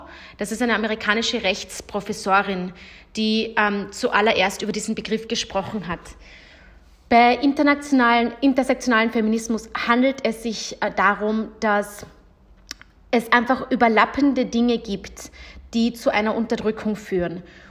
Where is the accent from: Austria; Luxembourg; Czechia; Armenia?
Austria; startend mit der Dachregion und hier natürlich meiner Heimat Österreich.